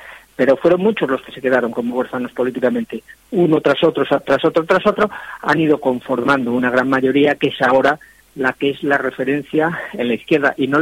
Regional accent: Castile and León, Spain; tú eres gallega, yo soy castellano-leonés.

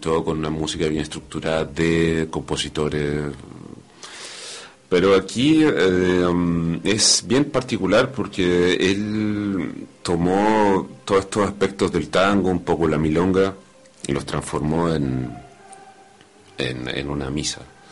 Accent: Chile; now in Europe; Yo soy chileno.

